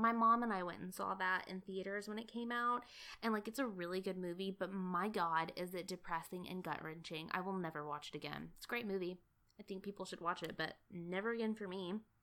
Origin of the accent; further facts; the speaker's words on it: East Coast, United States; now in California, United States; I love California. I love it. It was like my promised land growing up on the East Coast.